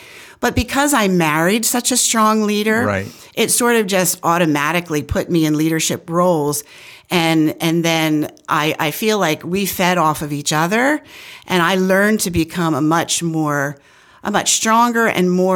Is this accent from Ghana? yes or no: no; Leola, Pennsylvania, United States; also born or lived in Goodville; And grew up in Goodville. Well, I was born in Goodville and then grew up in Leola.